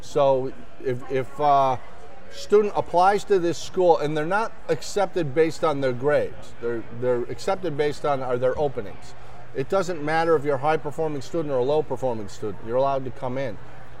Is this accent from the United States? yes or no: yes; Winter Haven, Florida, United States; Jack Brown Seaplane Base in my hometown, Winter Haven, Florida.